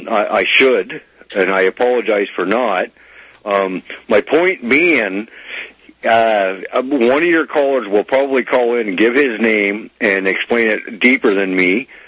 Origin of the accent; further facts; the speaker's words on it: Canada; But that rang a bell with me because I'm Canadian.